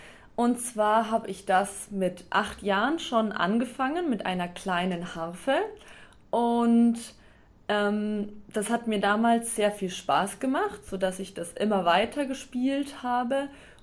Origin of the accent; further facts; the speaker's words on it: Munich, Bavaria, Germany; ich komme aus München in Bayern.